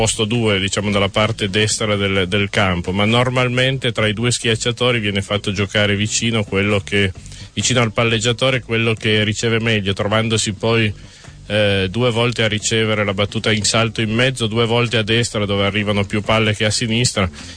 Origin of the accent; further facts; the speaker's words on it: Turin, Piedmont, Italy; now in Cuneo, Italy; Sì, siamo torinesi trapiantati a Cuneo.